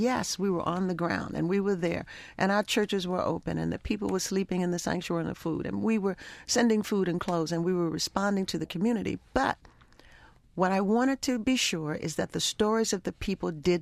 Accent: Baltimore, Maryland, United States; I grew up in hurricane territory. Mm-hmm. I grew up in Baltimore. Hurricanes, you know, Hurricane Anna, Camille, they all came right up Chesapeake Bay.

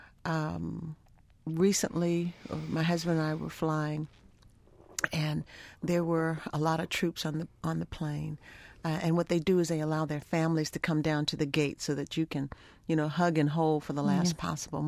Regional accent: Baltimore, Maryland, United States; I grew up in hurricane territory. Mm-hmm. I grew up in Baltimore. Hurricanes, you know, Hurricane Anna, Camille, they all came right up Chesapeake Bay.

